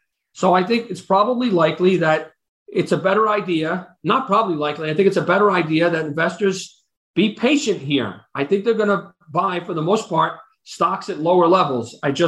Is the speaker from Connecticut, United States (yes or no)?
no; Mount Vernon, New York, United States; I went to school in the Bronx. I'm from Mount Vernon, so I'm going to be a little bit of a wise guy.